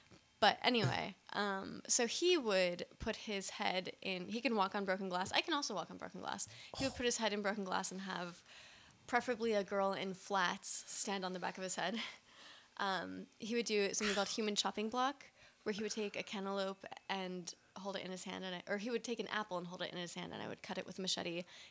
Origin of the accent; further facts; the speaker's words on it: Denton, Texas, United States; So we were doing a show in my hometown, Denton, Texas